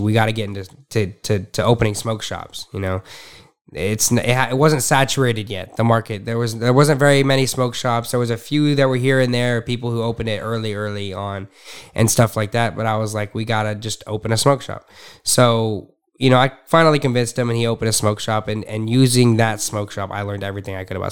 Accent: Alvarado, Texas, United States; also born or lived in Arlington; So we always, me and him, we grew up in here in Texas. And I moved to Arlington. I mean, I'm just going to say how we met pretty much. I just went to school before I was a young kid. I grew up in Alvarado.

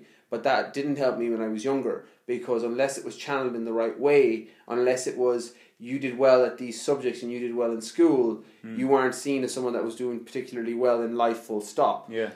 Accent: Ireland; but as an Irish person, one, you don't know the English curriculum

